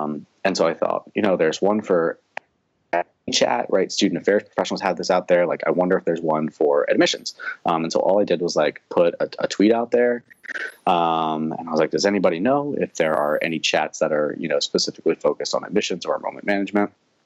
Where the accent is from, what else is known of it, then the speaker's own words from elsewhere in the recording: Maryland, United States; I grew up in Maryland, so nothing there. This was our first real move here to Connecticut